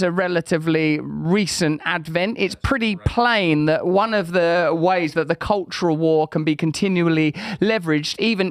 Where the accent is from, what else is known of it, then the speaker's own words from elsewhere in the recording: Sacramento, California, United States; I'm from Sacramento. How are you?